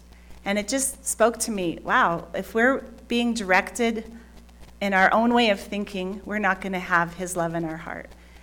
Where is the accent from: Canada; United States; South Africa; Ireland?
Canada; I'm a football fan too, but up in Canada, because I'm from Canada.